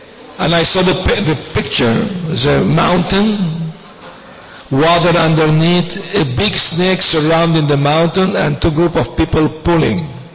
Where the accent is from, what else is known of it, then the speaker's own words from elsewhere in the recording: Venezuela; And the Amazon in Venezuela, I'm from Venezuela